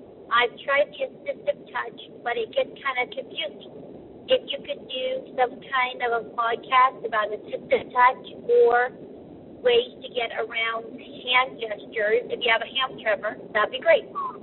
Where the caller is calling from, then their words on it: California, United States; I'm calling from Northern California